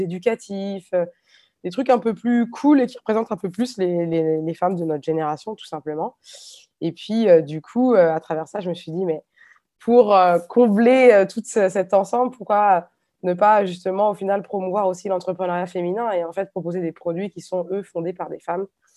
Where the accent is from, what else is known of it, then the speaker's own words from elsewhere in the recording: Nantes, Pays de la Loire, France; Je suis nantaise d'origine.